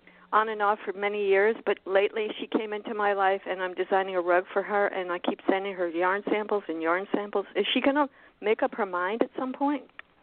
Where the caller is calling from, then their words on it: Miami, Florida, United States; in Miami.